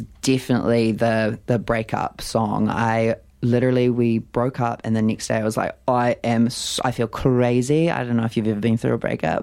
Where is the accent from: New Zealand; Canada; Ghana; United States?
New Zealand; Hawke's Bay; got ties to Wellington, living there for a while, and I've played in Christchurch, and I know I've got fans there, and I'm from Hawke's Bay